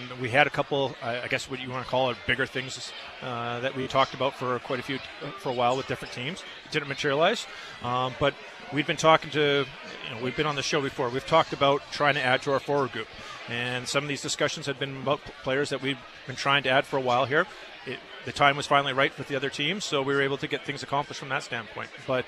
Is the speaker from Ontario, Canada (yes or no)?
no; Winnipeg, Manitoba, Canada; also born or lived in Edmonton; grew up pretty much my entire life in Winnipeg. I was born in Edmonton, but spent most of my childhood in Winnipeg.